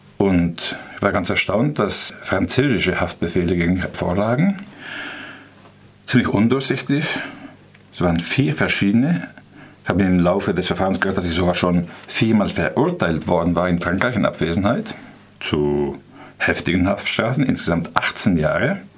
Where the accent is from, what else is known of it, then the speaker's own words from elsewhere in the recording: Basque Country, Spain; 1998 in meinem Heimatort in Baskenland festgenommen.